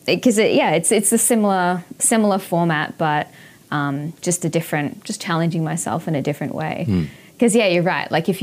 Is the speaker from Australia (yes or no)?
yes; Australia; now in Osaka, Japan; I am Australian. And I am living in Japan, yes, living in Osaka.